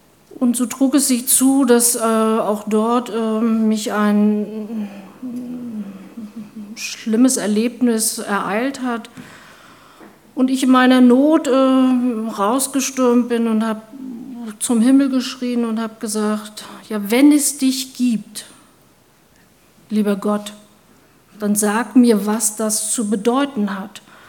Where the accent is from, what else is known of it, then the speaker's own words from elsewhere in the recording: East Germany, Germany; Ich komme aus dem Osten und da ist es überhaupt nicht selbstverständlich, dass man in einer christlichen Gemeinschaft oder in einer christlichen Familie aufgewachsen ist. Und so bin ich es auch nicht